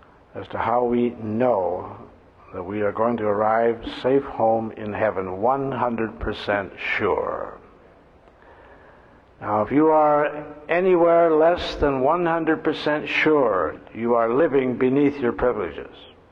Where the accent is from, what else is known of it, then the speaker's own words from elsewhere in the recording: Toronto, Ontario, Canada; I was brought up in the People's Church, Toronto, where Oswald J. Smith was the pastor